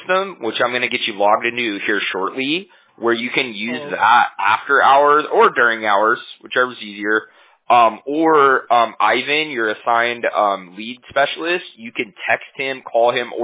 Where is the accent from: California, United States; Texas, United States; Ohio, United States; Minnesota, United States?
California, United States; Huntington Beach; because I'm from Huntington Beach, right? So it's like a 7 hour drive, you know.